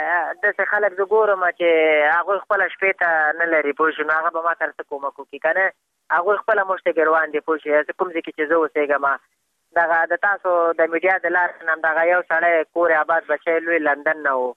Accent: Afghanistan; بس خو موږ هم د افغانستان بچیان یو، د افغانستان معلولین یو

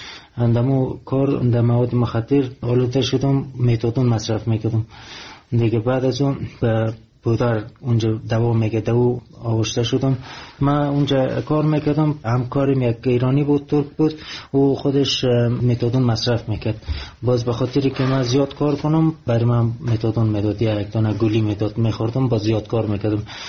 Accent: Afghanistan; also born or lived in Iran; میدید که من افغانی هستم

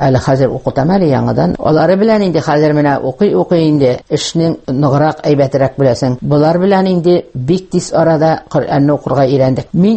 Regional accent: Agryz, Tatarstan, Russia; Туган ягым Әгерҗияғы Ижбайкинеке 1941 елның 16 маенда туганмын мин. Безнең әтәйнең бөтен нәселләре барса да намаз укыйлары, барса да дини нәселе.

